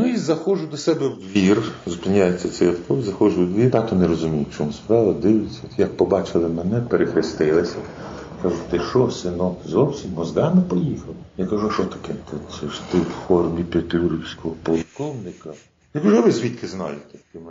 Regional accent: Uman, Cherkasy Oblast, Ukraine; Я сам з Уманщини. Так, я ще Каштини, Уманський гайдамак.

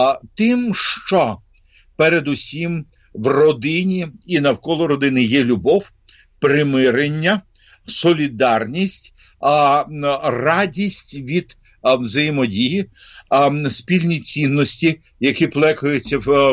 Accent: Odesa, Odesa Oblast, Ukraine; в Одесі, моєму рідному місті

